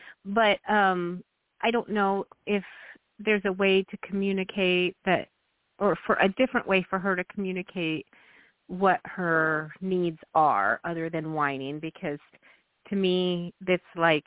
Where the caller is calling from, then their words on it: Illinois, United States; I'm calling from Illinois.